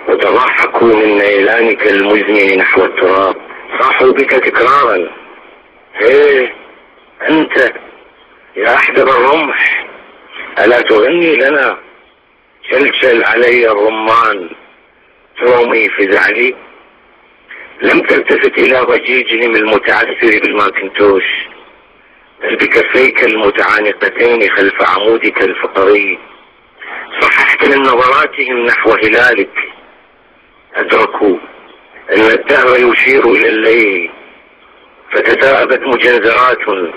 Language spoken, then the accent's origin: Arabic; Iraq; لذلك كشاعر عراقي وكإنسان عراقي استطعت أن أستوعب كل ما جرى من ويلات وقذائف وفقدانات